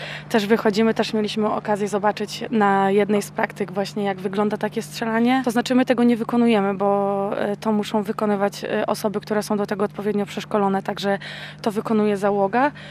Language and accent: Polish; Lower Silesian Voivodeship, Poland; To znaczy ja pochodzę z Dolnego Śląska, także tradycji marynarskich w mojej rodzinie nie ma.